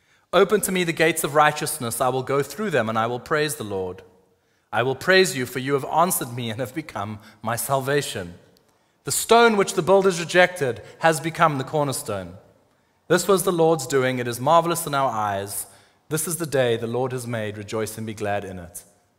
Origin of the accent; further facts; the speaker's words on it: South Africa; moved away; I grew up in South Africa.